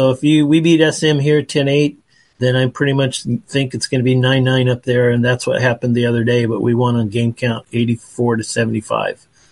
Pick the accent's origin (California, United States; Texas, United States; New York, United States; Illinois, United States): California, United States; Bakersfield; So we grew up in Bakersfield.